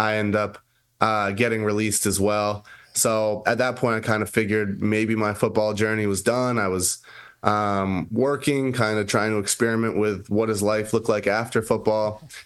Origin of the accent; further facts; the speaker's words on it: New England, United States; obviously growing up in New England, you see Tom Brady every day